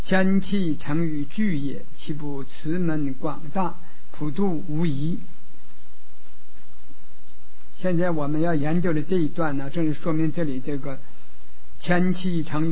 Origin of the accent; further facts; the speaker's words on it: China; 我们中国人生在这个有智慧，他生在这个天地间呢，他晓得要向天地来学习啊